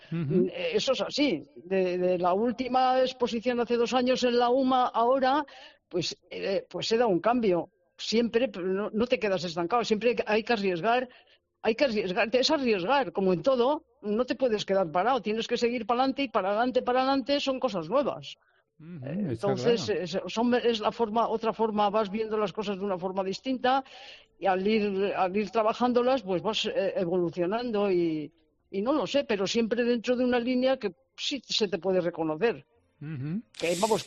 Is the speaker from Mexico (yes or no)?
no; Madrid, Community of Madrid, Spain; now in Manilva, Spain; Yo soy de Madrid, está por el norte, y después pues vine para Málaga y vivo en Manilva.